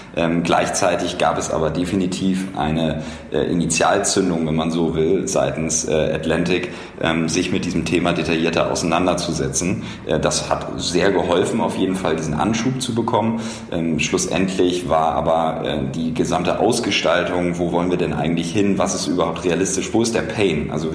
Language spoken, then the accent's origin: German; Hamburg, Germany; Ich komme ursprünglich aus Hamburg, habe einen eher juristischen Background